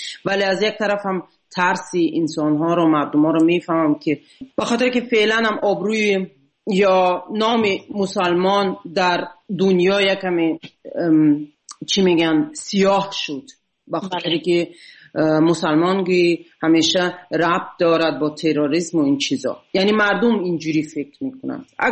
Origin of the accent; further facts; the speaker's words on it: Tajikistan; moved away; من به تاجیکستان سال 2011 بود. فعلا نه امکاناتش را دارم نه وقتش را. و به این دلیل تا حالا نتونستم به وطنم سفر کنم.